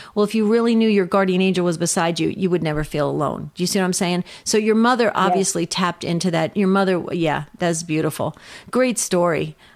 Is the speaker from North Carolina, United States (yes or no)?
no; New Jersey, United States; accent: New Jersey; You can hear my New Jersey accent coming out.